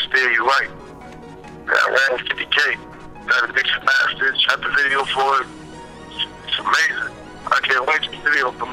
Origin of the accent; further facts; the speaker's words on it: Georgia, United States; I'm from Crane County, Georgia. So what they do in Atlanta, Georgia, it really ain't nothing big.